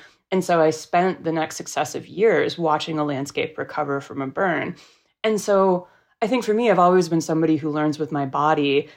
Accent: West Coast, United States; Yeah, growing up on the West Coast, I was really fascinated by how much the frontier myth was a part of everything

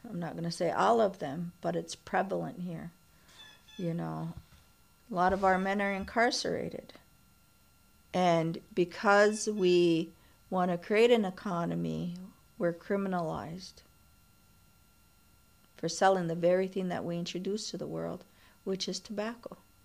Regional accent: United States; I had to work really hard for a very long time to accept that I am an Indian

